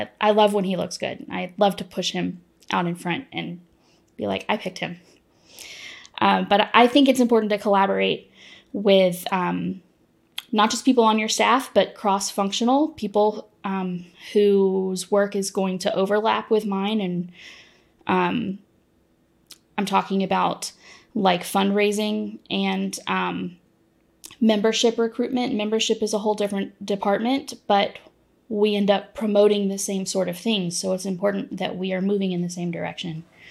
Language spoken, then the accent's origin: English; Georgia, United States; So I grew up outside of Macon in a small community outside of what is a small city.